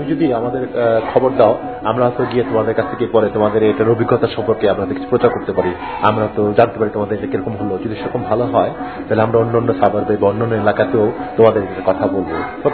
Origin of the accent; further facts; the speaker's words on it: Bangladesh; আমরা বাংলাদেশি